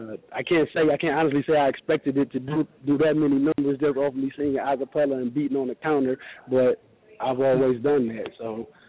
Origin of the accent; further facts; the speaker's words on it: Detroit, Michigan, United States; Like you said, born and raised in Detroit, you know, although I've been outside of Detroit as I got older